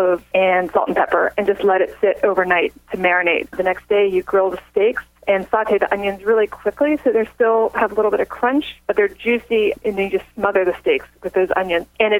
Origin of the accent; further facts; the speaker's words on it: Florida, United States; There's one that I grew up eating in Florida